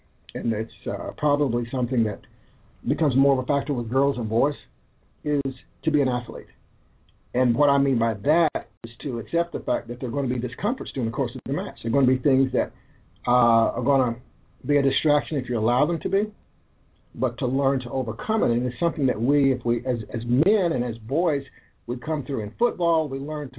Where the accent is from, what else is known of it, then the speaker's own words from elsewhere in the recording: Mount Airy, United States; the time when I grew up in Mount Airy, and I'll, you know, go over this very briefly, tennis and golf were segregated sports at that time.